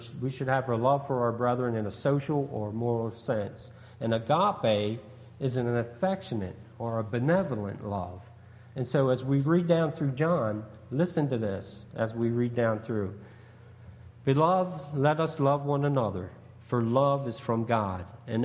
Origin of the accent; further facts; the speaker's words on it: Baltimore, Maryland, United States; I grew up in Baltimore. I'm looking at Baltimore right now.